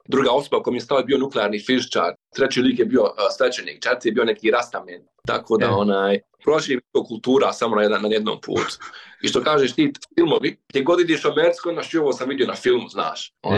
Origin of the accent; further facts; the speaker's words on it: Bosnia & Herzegovina; ja sam iz Bosne i Hercegovine